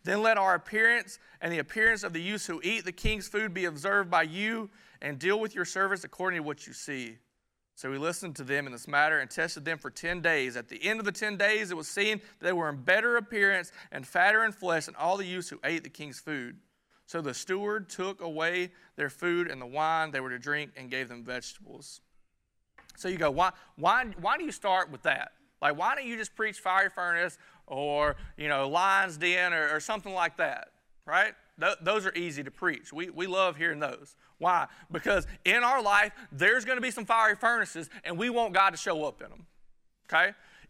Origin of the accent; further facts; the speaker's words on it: Woodruff, South Carolina, United States; There's going to be some names in here that, remember, I'm from Woodruff.